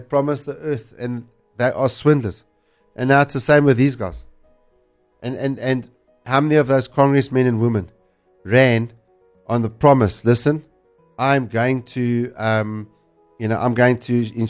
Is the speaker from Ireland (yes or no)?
no; South Africa; I'm a South African, so we don't vote for the American president.